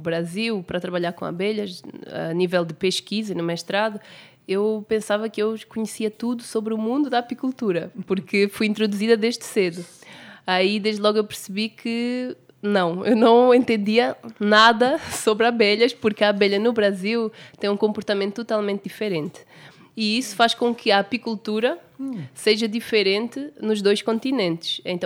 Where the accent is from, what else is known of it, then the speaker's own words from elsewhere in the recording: Portugal; eu cresci numa aldeia em Portugal, uma aldeia com 800 habitantes, um meio rural muito pequeno, onde quase tudo é família.